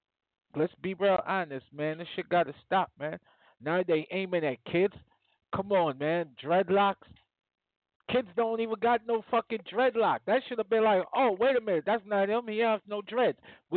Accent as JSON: {"language": "English", "region": "West Coast", "country": "United States", "said": "West Coast, you know what I'm saying? I'm from the West Coast."}